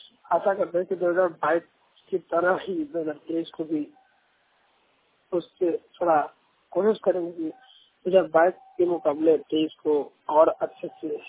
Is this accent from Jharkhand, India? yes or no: no; Prayagraj, Uttar Pradesh, India; मैं UP district Prayagraj से belong करता हूँ।